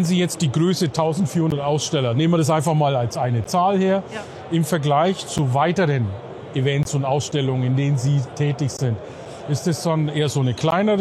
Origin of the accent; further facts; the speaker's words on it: Bavaria, Germany; ich bin aus Oberfranken.